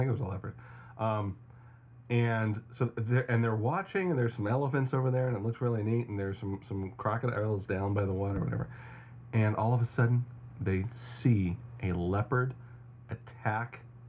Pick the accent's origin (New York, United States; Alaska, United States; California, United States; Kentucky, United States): California, United States; I think as a Californian, I would say the comfortable earthquake, because it's a good shake.